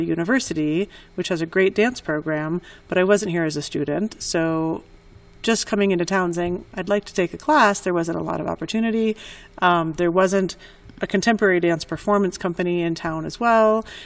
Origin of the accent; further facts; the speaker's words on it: Minneapolis, Minnesota, United States; now in Albuquerque, United States; I'm from Minneapolis originally, and when I came here to New Mexico, loved it.